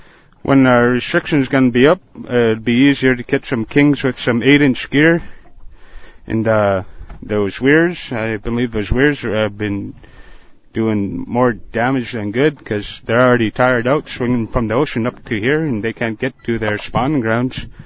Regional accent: Bethel, Alaska, United States; Bethel, Alaska.

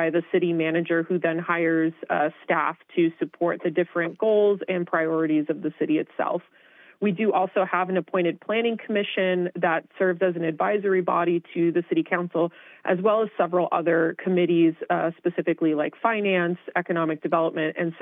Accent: Wisconsin, United States; moved away as an adult; now in Dunsmuir, United States; I actually moved to the region in 2016 from the Midwest. I'm originally from Wisconsin

